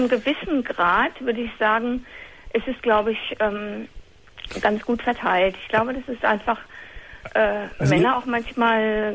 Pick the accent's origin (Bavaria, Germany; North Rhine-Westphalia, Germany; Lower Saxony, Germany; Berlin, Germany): North Rhine-Westphalia, Germany; ich komme aus dem Ruhrgebiet.